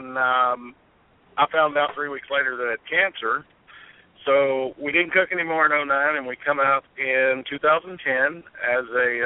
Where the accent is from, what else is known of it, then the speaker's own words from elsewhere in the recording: Cedartown, Georgia, United States; born there; I've got family that owns fabrication businesses out about 50 miles from where I'm at, where I was born in Cedartown in Rome, Georgia.